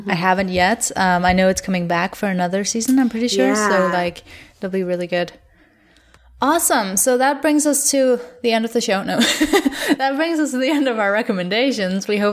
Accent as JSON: {"language": "English", "country": "Denmark", "said": "we're both bilingual, and I'm from Denmark"}